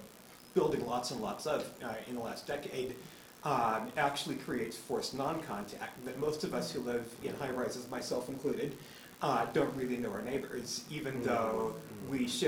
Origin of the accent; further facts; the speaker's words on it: Vancouver, British Columbia, Canada; I'm from Vancouver, BC